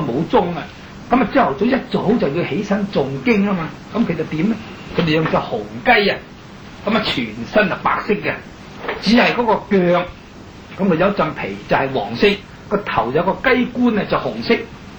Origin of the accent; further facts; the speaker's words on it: China; 我们身为中国人，那么亦是中国的佛教徒